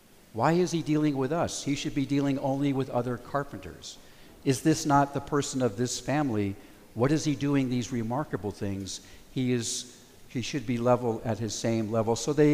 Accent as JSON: {"language": "English", "town": "Thousand Oaks", "region": "California", "country": "United States", "tie": "born or raised there", "said": "I was actually the pastor of my hometown in Thousand Oaks, California, where I grew up."}